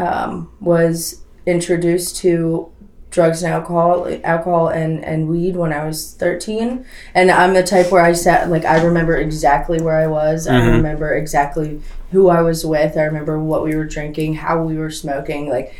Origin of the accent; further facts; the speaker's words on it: Perry Hall, Maryland, United States; I'm from Baltimore County, Perry Hall, Maryland.